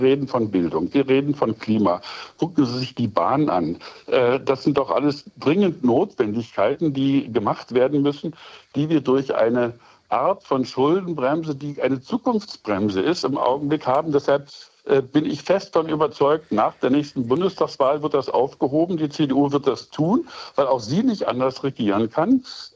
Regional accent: East Germany, Germany; wir sind auf rechten Ganges als Ostdeutsche in die deutsche Einheit gegangen

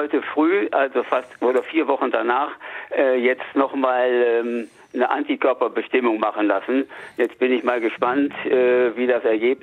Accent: Hanover, Lower Saxony, Germany; Ich komme ja nur selbst aus Hannover und bin auch dort transplantiert worden und kenne die Situation.

